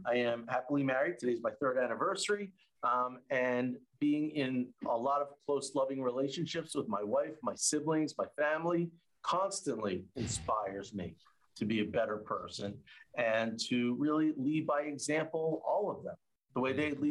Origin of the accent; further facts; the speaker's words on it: Philadelphia, Pennsylvania, United States; I grew up in a suburb of Philadelphia.